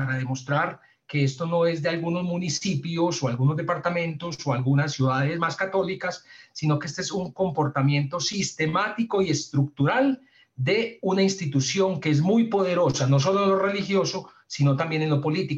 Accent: Medellín, Antioquia, Colombia; yo soy de Medellín, qué tan raro que yo nunca he escuchado que en Medellín

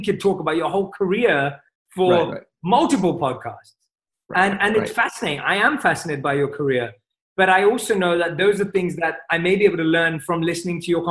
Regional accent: England, United Kingdom; I'm from England.

